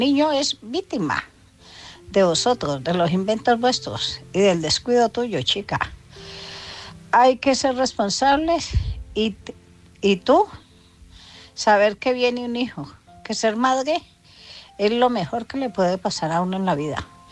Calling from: Vitoria-Gasteiz, Basque Country, Spain; de Vitoria-Gasteiz.

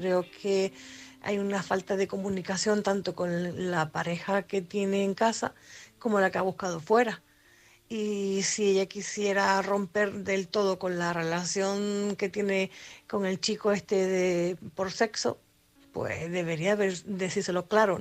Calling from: Tenerife, Canary Islands, Spain; de Tenerife.

